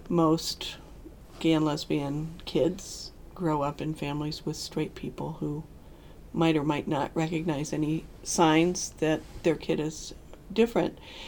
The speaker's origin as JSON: {"language": "English", "town": "Des Moines", "region": "Iowa", "country": "United States", "tie": "born or raised there", "said": "I grew up in Des Moines, Iowa, and I was born in 1956"}